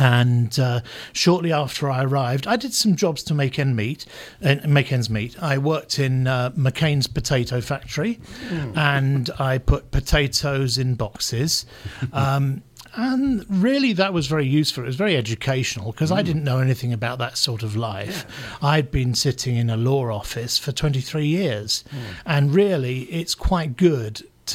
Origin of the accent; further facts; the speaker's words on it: London, United Kingdom; moved away; No, I'm originally from the UK. I come from London, England.